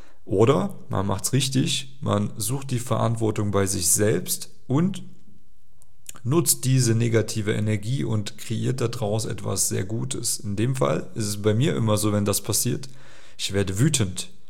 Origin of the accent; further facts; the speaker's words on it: East Germany, Germany; Ich komme aus Ostdeutschland. Ja, ich bin Ösi. Ich bin geboren, da gab es die Mauer nicht mehr. Also ich bin nicht in der DDR geboren